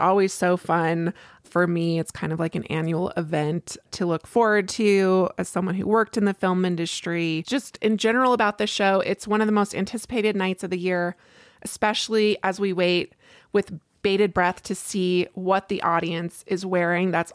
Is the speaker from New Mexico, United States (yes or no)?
yes; New Mexico, United States; Oppenheimer is about the man who created the atomic bomb in my home state of New Mexico.